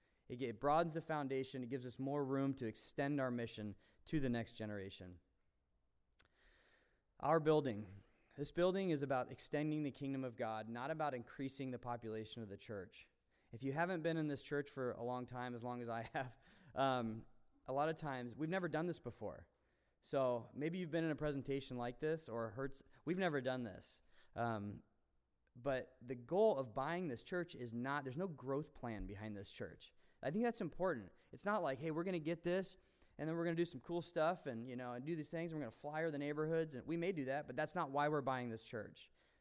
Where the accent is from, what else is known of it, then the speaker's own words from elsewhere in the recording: California, United States; also born or lived in Americus, Georgia; I was born in Americus, Georgia, in 1977. The reason I grew up in Southern California is because the church was founded out here in 1978.